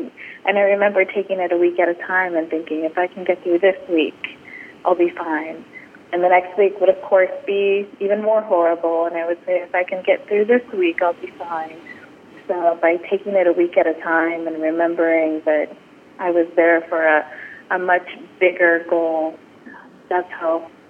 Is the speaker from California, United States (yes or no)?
yes; California, United States; I grew up in the San Fernando Valley from the time I was a toddler up until I went to college, and I've moved out twice and always found my way back.